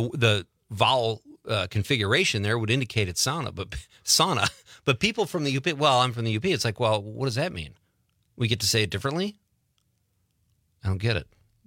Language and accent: English; Lockport, Illinois, United States; I'm born and raised in Lockport, Illinois, and lived in many states.